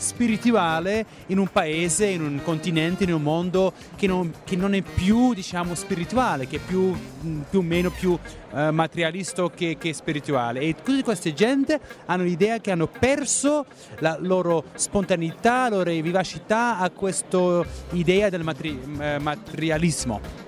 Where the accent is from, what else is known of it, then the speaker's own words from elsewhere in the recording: Netherlands; first language Dutch/Moroccan Berber; Italian is a second language; io sono venuto dall'immigrazione, sono cresciuto in Olanda non con una doppia identità, però più con doppie lingue, l'olandese fuori, il berbero marocchino a casa.